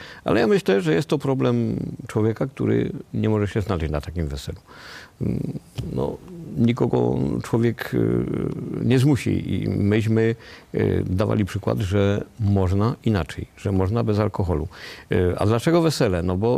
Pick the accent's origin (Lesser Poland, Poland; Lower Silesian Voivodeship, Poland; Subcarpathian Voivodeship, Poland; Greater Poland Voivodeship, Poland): Lesser Poland, Poland; bo wychowywałem się na Podhalu, w rodzinie, w której alkohol był normalną rzeczą